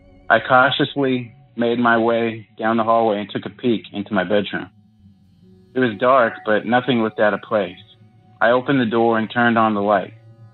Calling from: Lynchburg, Virginia, United States; I'm calling from Lynchburg, Virginia

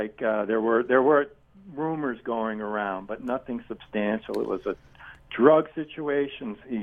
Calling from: Pennsylvania, United States; Pennsylvania.

